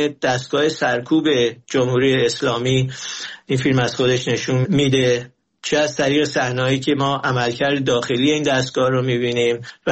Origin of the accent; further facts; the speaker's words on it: Iran; در مورد من به عنوان یک ایرانی